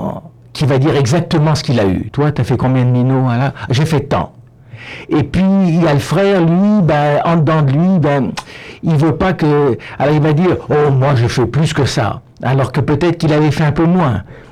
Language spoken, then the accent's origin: French; Baden-Württemberg, Germany; j'en ai bien connu aussi dans ma terre natale, en Forêt-Noire, en Allemagne.